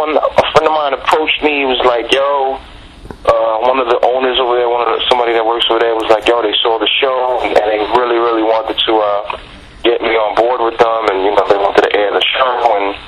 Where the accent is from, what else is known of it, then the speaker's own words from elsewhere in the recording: New York City, New York, United States; I'm from the Lower East Side of New York City. You know, wonderful place, very diverse.